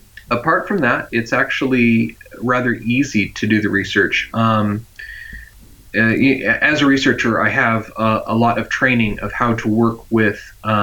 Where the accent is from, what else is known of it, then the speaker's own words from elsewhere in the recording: Fresno, California, United States; I grew up in Fresno, California, in the United States. So I grew up, Hmong people were in the community, very large population.